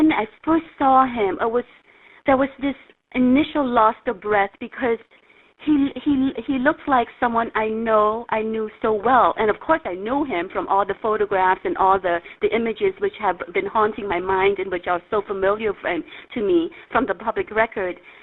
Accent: Cambodia; and then all of a sudden, I'm snapped back into my home country, which was a war zone, and it was still a war zone in 1995.

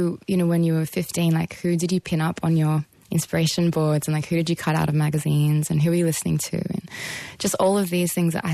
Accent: Albury, New South Wales, Australia; I grew up in Albury, New South Wales, kind of in the country. So I don't know. I think I'm 26 now

